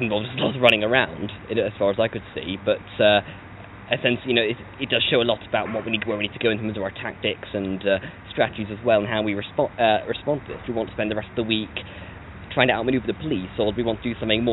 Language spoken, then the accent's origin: English; Edinburgh, Scotland, United Kingdom; I'm from Edinburgh up in Scotland.